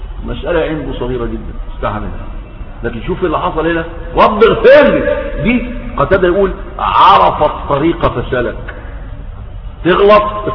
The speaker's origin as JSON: {"language": "Arabic", "country": "Egypt", "said": "ولم تقع ان راجل عندنا في مصر جوز بنته عندها 12 سنة"}